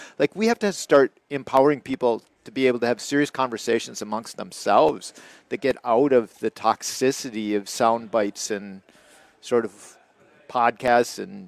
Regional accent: River Falls, Wisconsin, United States; like where I grew up in River Falls, right

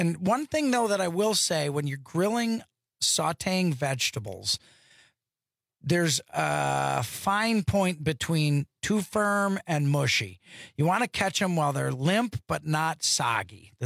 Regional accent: Wisconsin, United States; I'm from Wisconsin, so

